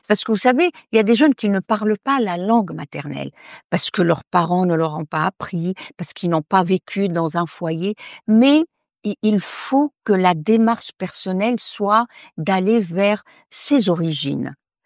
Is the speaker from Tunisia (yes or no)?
yes; Tunisia; born there; C'est le rapport de mon pays natal, c'est le rapport que j'ai avec un pays qui est ouvert, un carrefour de la Méditerranée.